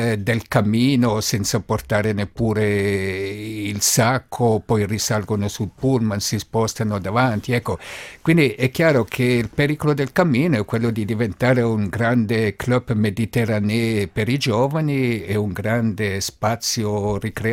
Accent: Lugano, Ticino, Switzerland; dicendo che io sono di Lugano

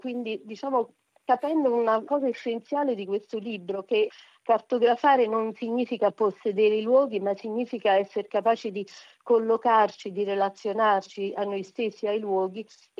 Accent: Naples, Campania, Italy; ispirato alla mia città natale Napoli

